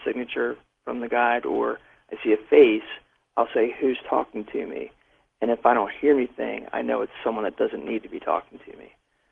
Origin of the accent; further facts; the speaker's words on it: Baltimore, Maryland, United States; And then I got a vision of Ravens Stadium, because I'm from Baltimore